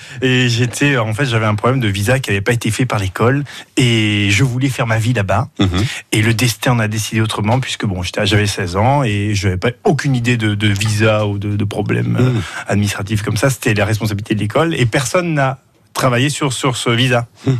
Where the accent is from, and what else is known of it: Gabon; born or raised there; also born or lived in Poitiers